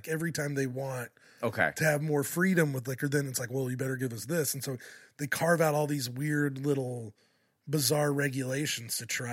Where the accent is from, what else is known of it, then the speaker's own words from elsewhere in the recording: Kentucky, United States; So I was raised Mormon in Kentucky, which is weird. There aren't a lot of Mormons around there. My family was kind of implanted there.